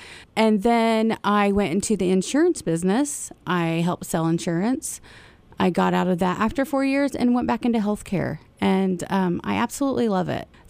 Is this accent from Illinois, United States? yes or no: yes; Hoopeston, Illinois, United States; I'm a small town girl. You know, I'm from Hoopston, so I'm a familiar face. I grew up in Hoopston. I'm a native there. I'm a corn jerker. I love it there